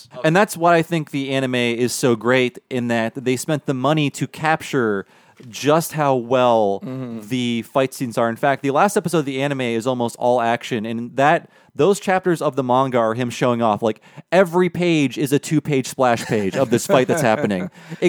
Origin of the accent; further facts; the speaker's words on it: United States; Even though I'm an American, I don't know how football is played